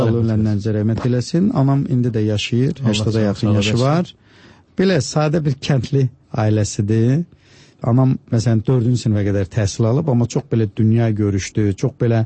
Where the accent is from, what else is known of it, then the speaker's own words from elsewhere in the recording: Babayl, Zangilan District, Azerbaijan; born there; mən o kənddə, bizim Zəngilanda doğulmuşam. Bizim kəndimiz Babayl deyilən kənddir.